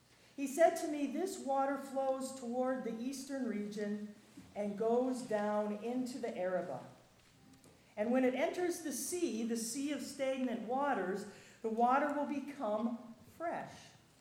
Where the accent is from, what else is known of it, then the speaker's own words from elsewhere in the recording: Sioux Falls, South Dakota, United States; I'm from Sioux Falls, South Dakota, and I teach in the religion department at Augustana College in Sioux Falls, South Dakota.